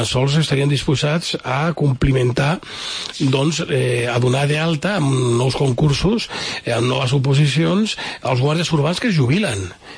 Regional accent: Barcelona, Catalonia, Spain; que ens fa tenir por i un cert patiment envers el nostre futur com a barcelonins i com a ciutat

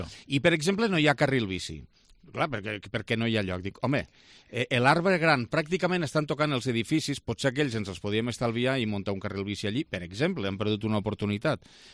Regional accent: Lleida, Catalonia, Spain; Ho dic com a lleidatà, mare lleidatana, padrins de Lleida, vull dir...

